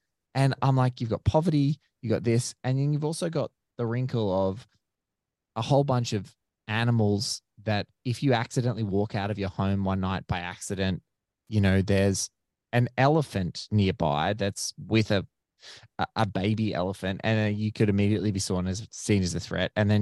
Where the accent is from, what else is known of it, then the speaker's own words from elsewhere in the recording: Australia; even as an Australian, Africa is another kettle of fish